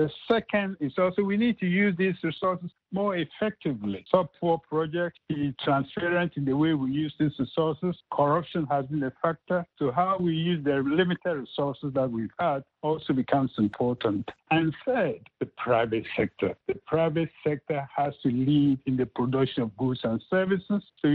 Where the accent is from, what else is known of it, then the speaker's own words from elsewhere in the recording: Ghana; You are Ghanaian, I'm Ghanaian.